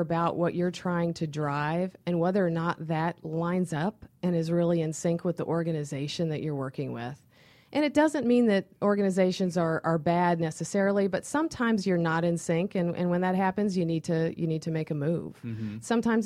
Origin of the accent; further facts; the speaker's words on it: Missouri, United States; And I told you I grew up in Missouri, right?